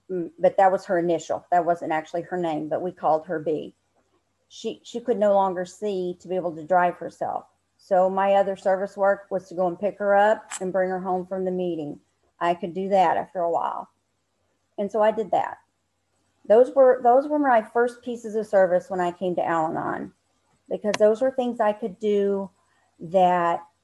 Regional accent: Michigan, United States; Hi everyone … I'm from Michigan.

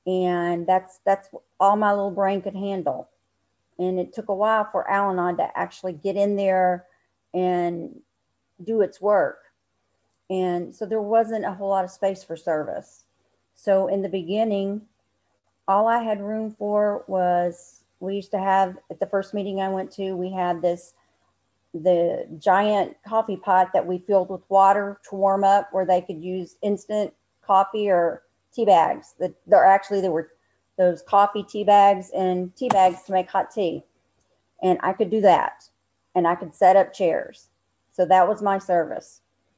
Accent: Michigan, United States; Hi everyone … I'm from Michigan.

